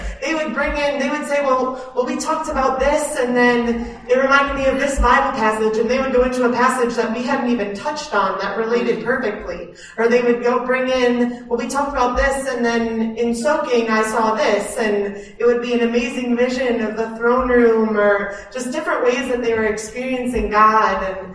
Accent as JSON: {"language": "English", "country": "United States", "tie": "born or raised there", "said": "I come from the United States. I've lived there my whole life."}